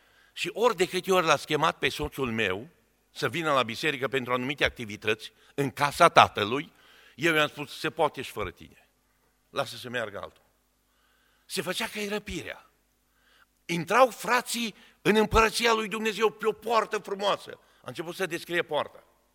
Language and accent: Romanian; Romania; born there; ne-am născut în România.